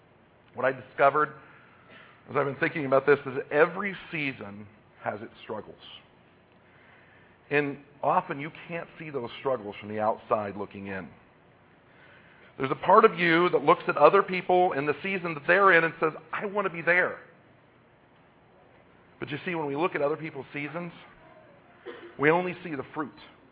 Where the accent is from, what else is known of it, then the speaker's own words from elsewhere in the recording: Iowa, United States; I'm from Iowa. We get plenty of snow.